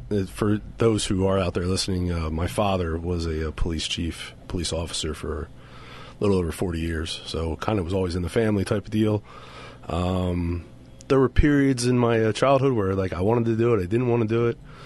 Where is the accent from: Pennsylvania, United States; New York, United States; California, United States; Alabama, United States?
Pennsylvania, United States; I grew up in Bucks County. My dad was chief in Bucks County. My dad was an officer in Montgomery County before he became chief in Bucks.